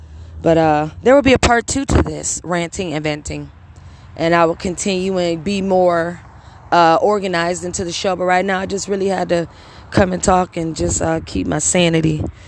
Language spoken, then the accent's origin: English; Beloit, Wisconsin, United States; also born or lived in South Bend / Milwaukee; I grew up in Beloit, Wisconsin, coming out of Milwaukee, Wisconsin. I was born in South Bend, Indiana.